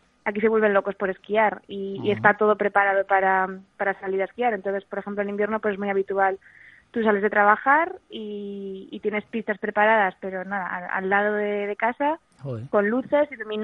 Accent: Basque Country, Spain; Yo creo que son un poco como los vascos, sí, en el sentido de que quizás de primeras pues nos cuesta abrirnos

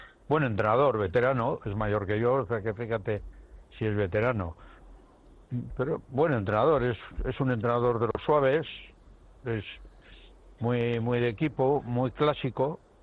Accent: Basque Country, Spain; es que yo soy aquí, soy del Nervión, y tú sabes cómo pega el Nervión a la juventud.

